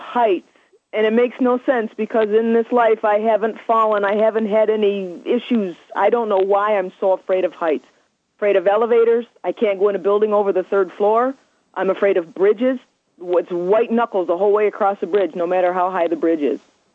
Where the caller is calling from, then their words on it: Horseheads, New York, United States; I'm calling from Horseheads, New York.